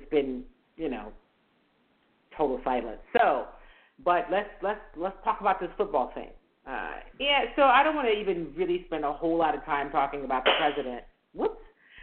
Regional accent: United States; born there; I'm an American. I get it. Don't tell me to go back where I came from. I was born here. This is where I came from.

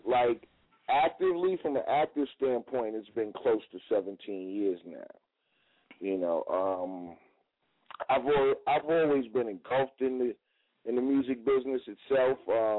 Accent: Brooklyn, New York, United States; I'm born and bred in Brooklyn, Lafayette Garden Projects and whatnot

